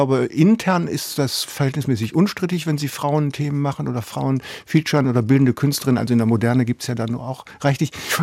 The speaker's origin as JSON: {"language": "German", "town": "Bonn", "region": "North Rhine-Westphalia", "country": "Germany", "tie": "born or raised there", "said": "in meiner Heimatstadt Bonn"}